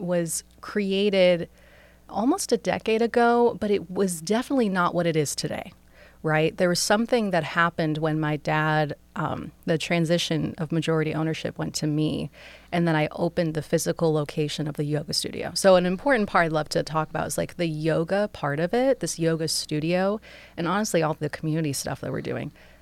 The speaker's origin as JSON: {"language": "English", "region": "Massachusetts", "country": "United States", "tie": "born there", "said": "So I was born around the Boston area."}